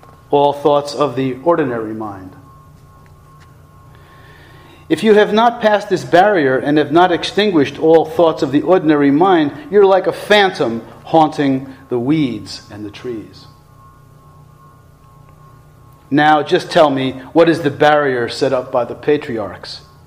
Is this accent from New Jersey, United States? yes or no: yes; Newark, New Jersey, United States; I'm from Newark. I have trouble with people sitting behind me like this.